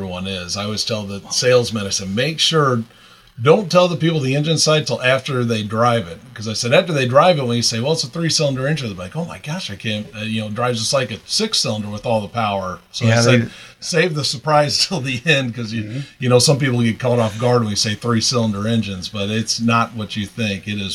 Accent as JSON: {"language": "English", "town": "Alton", "region": "Illinois", "country": "United States", "tie": "born or raised there", "said": "But yeah, I grew up in Alton my whole life. I moved away for a few years, but then came back."}